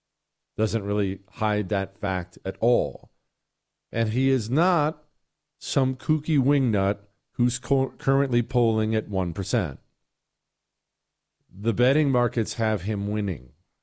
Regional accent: Montana, United States; also born or lived in Ohio; I grew up in Montana and Ohio

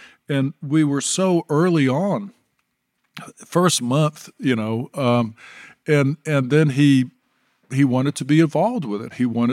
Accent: Dallas, Texas, United States; Well, you know, we grew up in Dallas.

